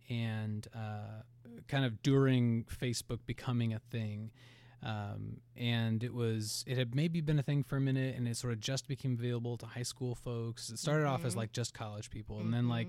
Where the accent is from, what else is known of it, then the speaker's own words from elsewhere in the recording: Missouri, United States; born there; also born or lived in Kansas; Most of my life has been in Kansas, but I've spent, you know, I was born in Missouri and a lot of my life has been there.